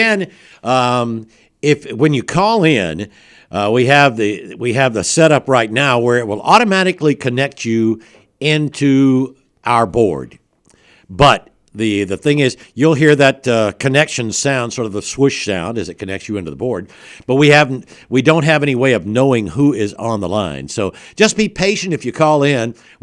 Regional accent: Flemington, Alabama, United States; Look, I'm from Flemington, Alabama.

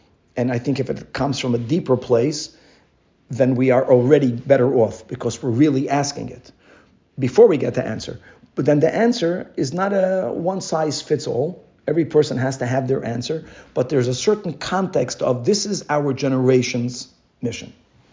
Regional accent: Brazil; I'm from Brazil.

